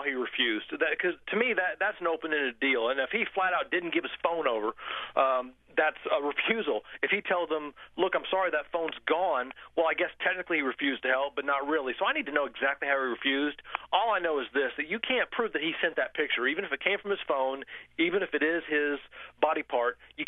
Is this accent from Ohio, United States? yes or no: yes; Cincinnati, Ohio, United States; And here I am from Cincinnati, so Natty Ice.